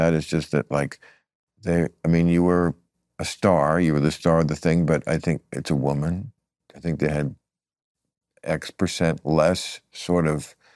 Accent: New York, United States; It's my roots, you know. I grew up outside New York, but it's rough on me.

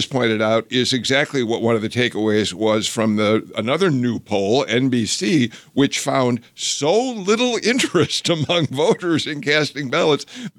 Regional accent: Chicago, Illinois, United States; the Democratic National Convention in my hometown, Chicago, this summer

